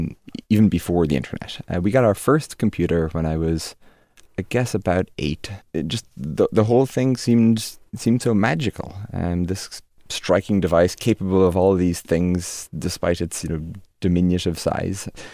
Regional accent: Drumnir, Ireland; also born or lived in Limerick; So I was born in Limerick in Ireland and lived there for the first couple of years of my life. And then when I was 5 or 6, Dad decided to buy this very tiny hotel by the shores of Lough Derg in Ireland, in the village of Drumnir.

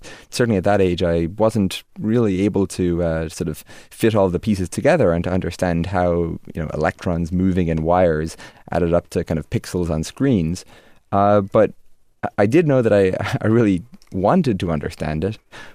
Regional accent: Drumnir, Ireland; also born or lived in Limerick; So I was born in Limerick in Ireland and lived there for the first couple of years of my life. And then when I was 5 or 6, Dad decided to buy this very tiny hotel by the shores of Lough Derg in Ireland, in the village of Drumnir.

